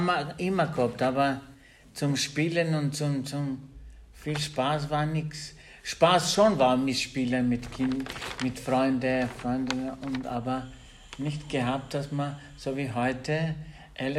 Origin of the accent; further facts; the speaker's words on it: Prizren, Prizren District, Kosovo; German is a second language; Ich komme aus dem Kosovo, ja.